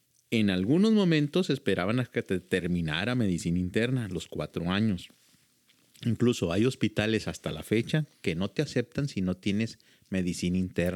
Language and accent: Spanish; Los Mochis, Sinaloa, Mexico; yo soy originario de Los Mochis, Sinaloa. La escuela de medicina estaba o está todavía en Culiacán, Sinaloa. Me trasladé a estudiar medicina a Culiacán.